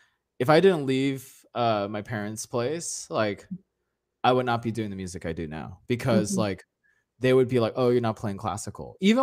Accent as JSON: {"language": "English", "country": "United States", "said": "because I can say this because I'm Asian American."}